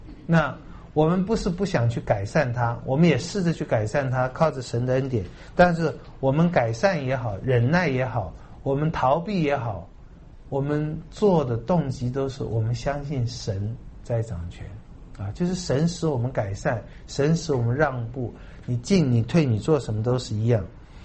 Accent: China; 我们中国人最看重的是丧礼

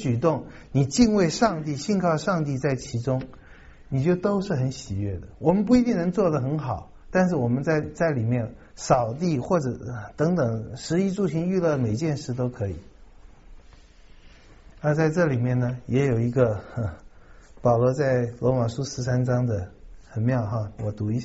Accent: China; 我有很大的尊敬，我们中国人是敬老的，但我是敬年轻人的。

